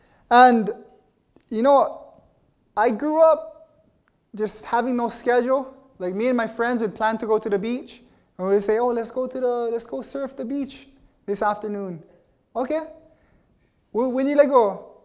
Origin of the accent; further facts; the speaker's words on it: Hawaii, United States; And, you know, growing up in Hawaii, we're all on Hawaiian time